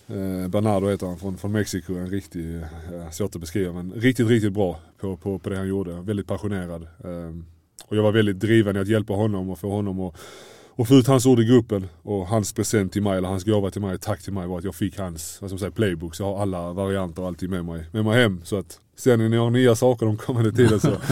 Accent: Malmö, Skåne, Sweden; Så jag var själv samma när jag var ung i Malmö

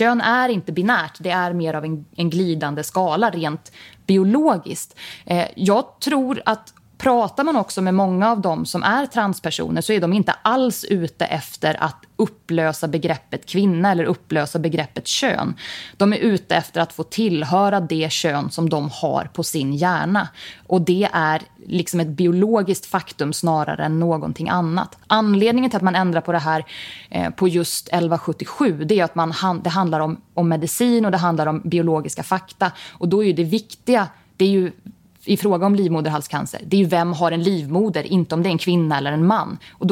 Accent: Jämtland County, Sweden; fast jag är uppvuxen i Västra Härjedalen.

